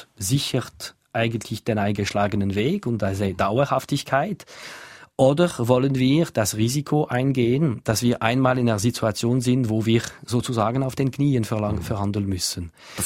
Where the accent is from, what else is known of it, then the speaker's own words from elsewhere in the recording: Switzerland; ich fühle mich vor allem als Schweizer Bürger, für mich ist es eben als Schweizer Bürger wichtig, dass man die Sachen klarstellt, oder?